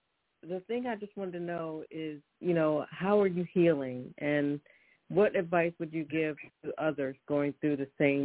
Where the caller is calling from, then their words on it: Philadelphia, Pennsylvania, United States; calling from Philadelphia.